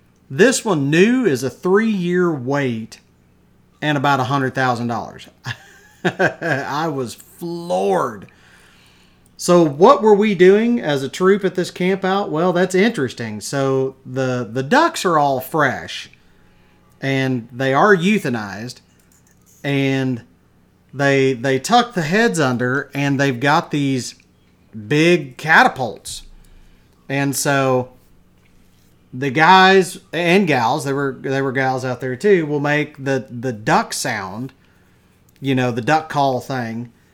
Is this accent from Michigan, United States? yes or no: no; Wichita Falls, Texas, United States; I've told people before, you know, that I'm from Wichita, and they're like, Kansas? And I'm like, no, a little bit further south.